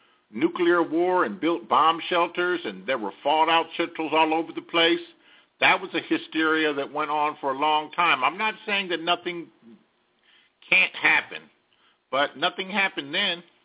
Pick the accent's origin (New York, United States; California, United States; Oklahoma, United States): California, United States; Los Angeles; I'm from Los Angeles. We had the Batarang back in 1985.